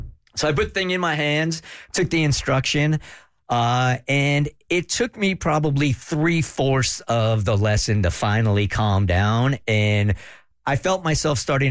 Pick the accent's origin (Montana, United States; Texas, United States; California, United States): California, United States; San Diego; born or raised there